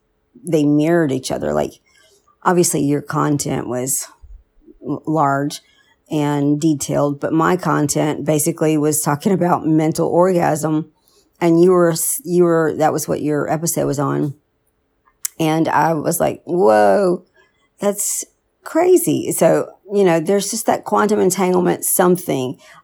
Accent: Alabama, United States; also born or lived in New Mexico / Pennsylvania; But I lived in New Mexico, Pennsylvania, and now I live in Alabama, which is my hometown.

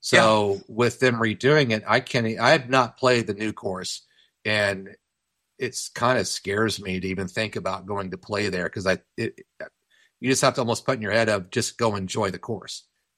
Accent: Kokomo, Indiana, United States; I grew up in the Kokomo Country Club.

